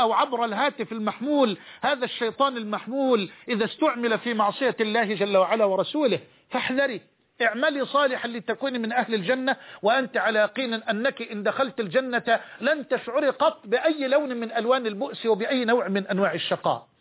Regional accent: Egypt

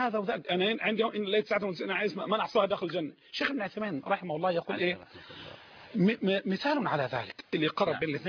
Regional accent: Egypt; إحنا كمصريين

